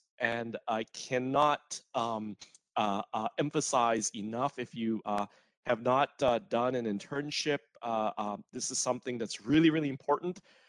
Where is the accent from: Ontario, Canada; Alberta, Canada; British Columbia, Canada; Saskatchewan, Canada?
British Columbia, Canada; Vancouver; also born or lived in Malaysia / Singapore; now in United States; I was born in Malaysia. I'm ethnically Chinese. I grew up in Vancouver, Canada. But then after doing my undergrad, I moved to the US, had a couple of years, short stint living in Singapore.